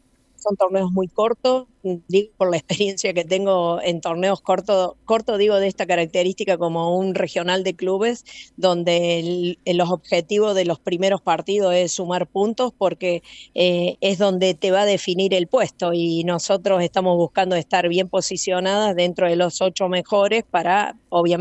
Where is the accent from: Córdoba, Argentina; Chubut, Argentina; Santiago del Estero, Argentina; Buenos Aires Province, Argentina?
Córdoba, Argentina; Río Cuarto; vengo de Río Cuarto, sur de Córdoba, y vengo a entrenar